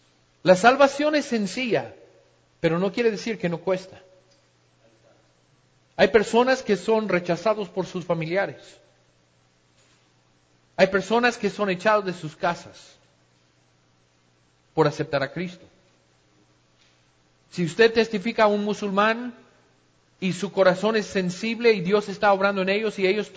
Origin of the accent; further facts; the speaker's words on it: United States; en el colegio de Columbine, en el estado de Colorado, en mi país